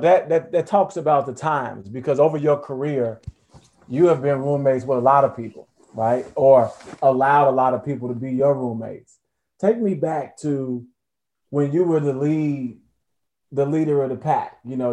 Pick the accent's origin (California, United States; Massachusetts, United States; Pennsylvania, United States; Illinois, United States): Illinois, United States; Chicago; Now, I'm from Chicago